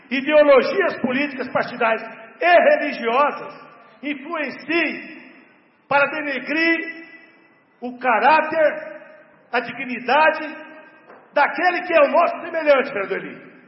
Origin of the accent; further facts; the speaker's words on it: Northeast Region, Brazil; moved away; Embora eu não esteja no Nordeste, sou nordestino e o meu sangue que corre na minha veia é nordestino. E aqui eu estou aqui no Centro-Oeste Brasileiro